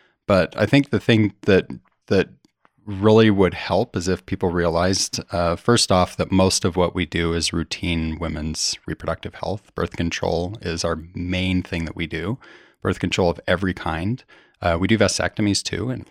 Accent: Utah, United States; Like, we grew up in Utah, at least us kids did.

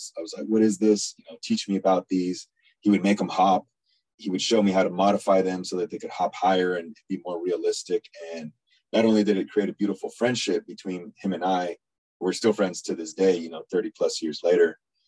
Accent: San Jose, California, United States; I grew up in West San Jose, but there was kids there from East San Jose, from downtown San Jose.

